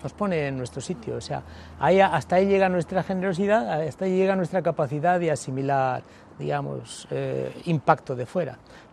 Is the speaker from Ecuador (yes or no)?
yes; Ecuador; now in Bilbao, Spain; cuando vine de Ecuador el año 2017, dije, es que no tiene sentido en Bilbao tener moto